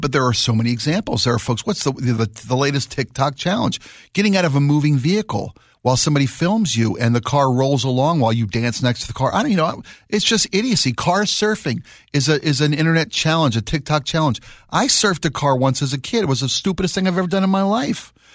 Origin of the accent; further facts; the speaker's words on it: Baltimore, Maryland, United States; I was born and raised in Baltimore, as I mentioned.